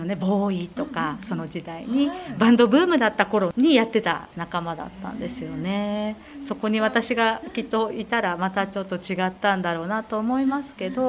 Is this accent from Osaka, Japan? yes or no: no; Enoshima, Kanagawa, Japan; 生まれも育ちも現在も江ノ島片瀬中学校卒業生です。